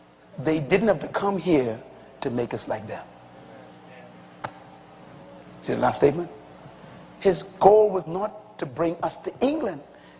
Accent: Bahamas; born there; In 1954, I was born in the Bahamas. I was born under the kingdom of Great Britain.

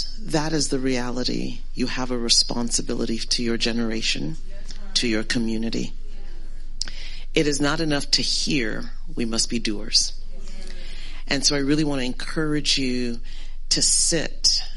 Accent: Zaria, Kaduna State, Nigeria; born there; I was born in Zaria. Hello. My Hausa is nil

